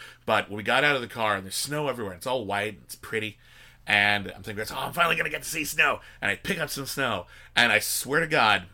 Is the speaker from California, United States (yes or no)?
yes; California, United States; Whitney and I grew up in Southern California.